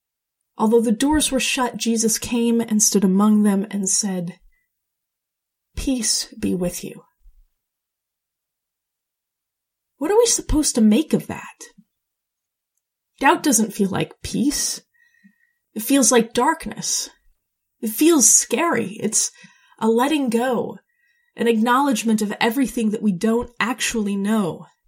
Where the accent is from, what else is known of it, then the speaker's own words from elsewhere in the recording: Utah, United States; I grew up devout Mormon in Utah and served a mission to Bulgaria.